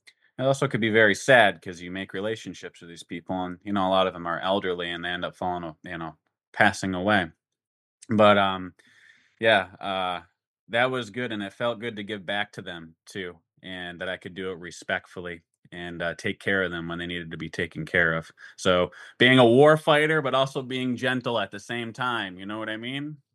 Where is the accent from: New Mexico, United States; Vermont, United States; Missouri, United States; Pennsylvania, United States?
Vermont, United States; So I was born in Vermont in the Green Mountains. And where I'm from is right on the border, New York and Vermont. And so it's all mountains from around there.